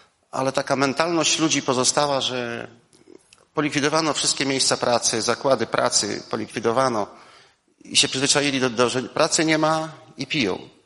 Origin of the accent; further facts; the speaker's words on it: Lublin, Lublin Voivodeship, Poland; Ja jestem rodowitym lublinianinem.